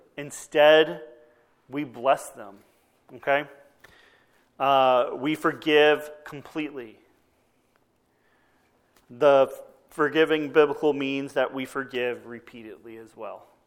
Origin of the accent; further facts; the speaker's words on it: Texas, United States; That's kind of what I grew up hearing back in Texas